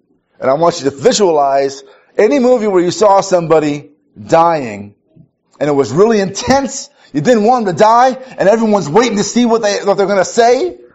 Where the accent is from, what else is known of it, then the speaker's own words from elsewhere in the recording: Minneapolis, Minnesota, United States; also born or lived in Kansas City; I am from Minneapolis, Minnesota. I spent some time living in Kansas City when I was a little boy.